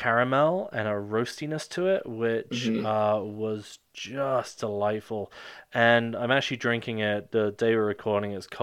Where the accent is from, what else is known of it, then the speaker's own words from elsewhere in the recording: United Kingdom; I'm British. I'm going to correct you on your pronunciation, but yeah, Fuggle.